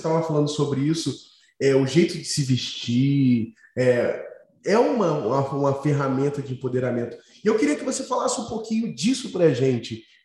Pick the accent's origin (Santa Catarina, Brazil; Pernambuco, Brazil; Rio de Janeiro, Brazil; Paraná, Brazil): Rio de Janeiro, Brazil; now in São Paulo, Brazil; eu sou do Rio, sendo aqui de São Paulo, né?